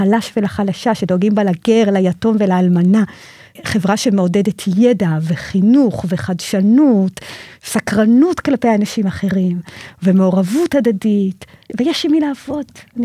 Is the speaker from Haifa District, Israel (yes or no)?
yes; Haifa, Haifa District, Israel; אני חיפאית